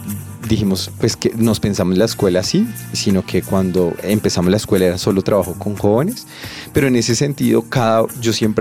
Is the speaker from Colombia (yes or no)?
yes; Bosa, Bogotá, Colombia; digamos que la mayoría somos de BOSA, vivimos actualmente, pues también vivo en la localidad de BOSA